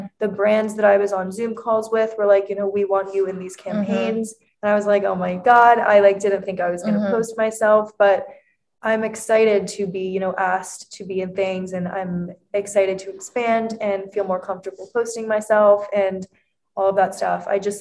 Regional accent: Florida, United States; So first of all, I grew up in Florida.

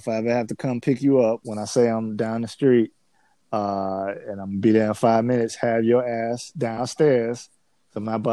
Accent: Harvey, Illinois, United States; Nigga, I'm from Harvey.

